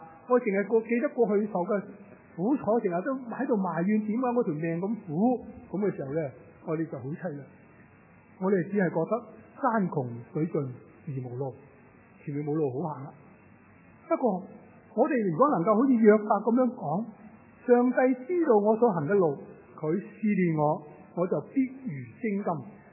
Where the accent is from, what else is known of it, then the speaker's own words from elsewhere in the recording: China; 我在内地长大